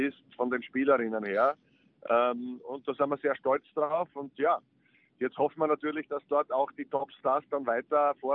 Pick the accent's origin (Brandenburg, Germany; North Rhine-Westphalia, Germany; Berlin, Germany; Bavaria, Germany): Berlin, Germany; wäre schön als Berlinerin.